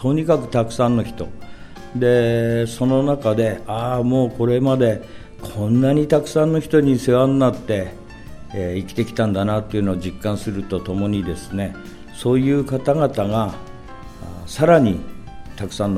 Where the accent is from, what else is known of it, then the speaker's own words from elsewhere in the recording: Sukagawa, Fukushima, Japan; 須賀川の町の中に生まれまして、で、高校まで須賀川にいまして、で、4年ちょっとだけ、東京で、まあ、修行をしてきました。商売の修行をして、で、また戻ってきて須賀川で、